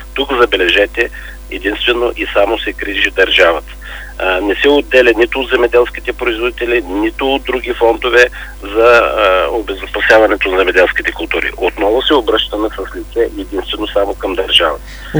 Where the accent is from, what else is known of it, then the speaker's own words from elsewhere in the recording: Southern Bulgaria, Bulgaria; не заради това, че сме от Южна България ние